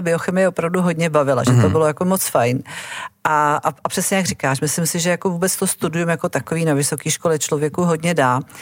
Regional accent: Prague, Czechia; já jsem rozený Pražák, ale kořeny mám na jižním Slovensku a v jižních Čechách, či maminka je Slovenka

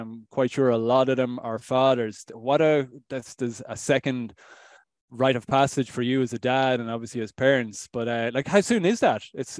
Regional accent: Ireland; I'm Irish.

